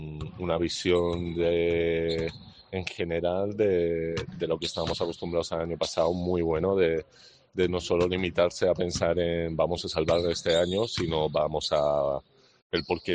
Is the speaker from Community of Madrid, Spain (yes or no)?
yes; Madrid, Community of Madrid, Spain; now in Granada, Spain; Soy madrileño, efectivamente. De familia vasca. Mi abuelo fue el último ya de la descendencia. El resto ya madrileños.